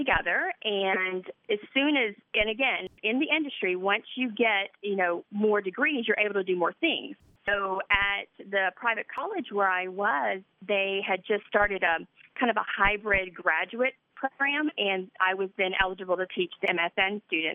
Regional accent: Mobile, Alabama, United States; I'm from Mobile, Alabama, so I'm from the Deep South.

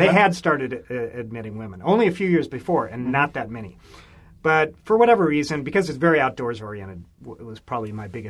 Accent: Prior Lake, Minnesota, United States; So I grew up as a Minnesotan. We moved to Prior Lake when I was four. Prior Lake, which now is a big suburb, at a population of 800 people. So it was very much a little rural farming community back then.

